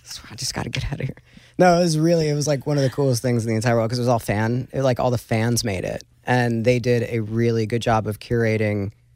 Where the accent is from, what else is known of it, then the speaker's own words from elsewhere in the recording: New York, United States; No, I'm from New York, but I was like, okay.